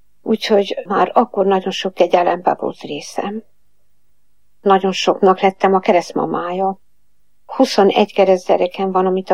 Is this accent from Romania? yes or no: yes; Transylvania, Romania; 37-ben születtem Erdélyben. Nehéz gyerekkorom volt. Szegény családból származok.